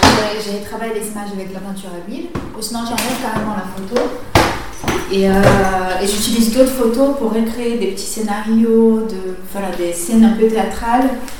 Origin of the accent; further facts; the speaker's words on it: Brazil; now in France; Mais à la base, je suis brésilienne.